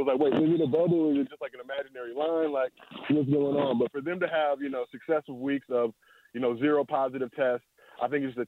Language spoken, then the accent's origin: English; Los Angeles, California, United States; growing up in Los Angeles, you will be playing basketball.